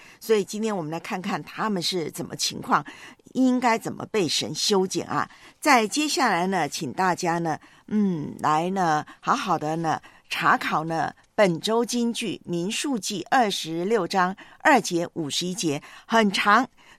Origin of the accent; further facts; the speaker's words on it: Taiwan; 史上超强之一的台风，那么正吹着台湾我的老家